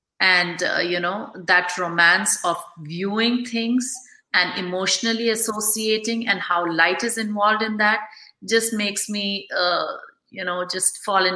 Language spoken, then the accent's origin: English; India; So I'm from India. I grew up in India